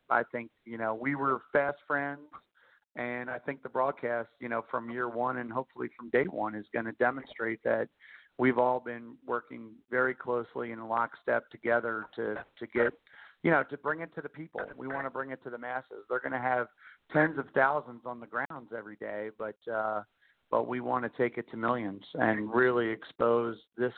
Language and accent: English; New Jersey, United States; I joke that … from Jersey. I grew up on the East Coast, a fan of traditional sports.